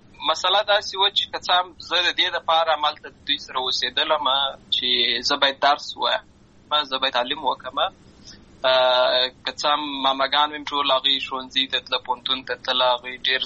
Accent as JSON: {"language": "Pashto", "town": "Lashkar Gah", "region": "Helmand", "country": "Afghanistan", "tie": "born or raised there", "said": "زه په اصل کې د اروزګان ولایت یم، اما زه په هلمند ولایت لشکرګاه کې پیدا شوی یم، اما د لوی شوی یم،"}